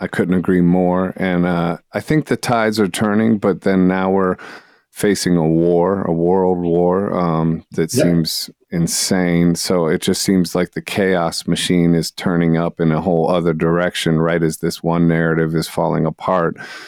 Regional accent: Ohio, United States; also born or lived in New York; now in Tempe, United States; Well, I grew up in Ohio, and I live currently in Arizona by way of New York.

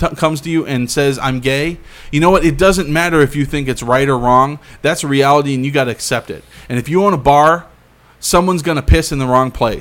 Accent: Clovis, United States; Growing up in Clovis made me a racist.

